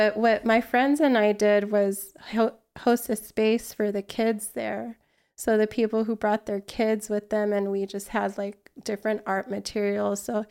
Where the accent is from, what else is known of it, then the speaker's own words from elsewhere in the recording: Wilmington, California, United States; we kind of took that and brought it to Wilmington, which is my hometown in the harbor area of Los Angeles.